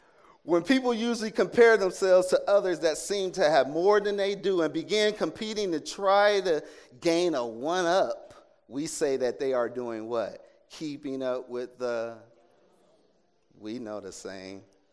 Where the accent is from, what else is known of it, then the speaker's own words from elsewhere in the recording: United States; I'm from America.